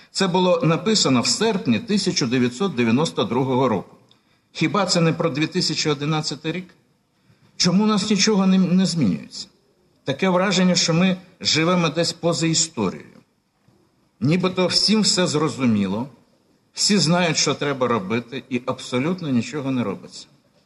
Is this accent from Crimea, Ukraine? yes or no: yes; Sevastopol, Crimea, Ukraine; І, наприклад, на моїй малій батьківщині в Криму, в Севастополі таких людей дуже багато.